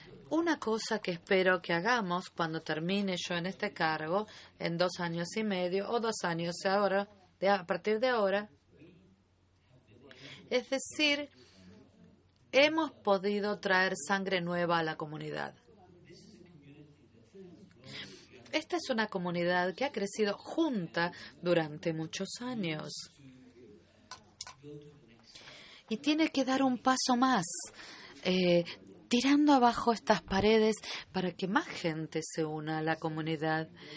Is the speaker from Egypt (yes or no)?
yes; Egypt; Yo provengo de Egipto, así que sé lo que es el desierto.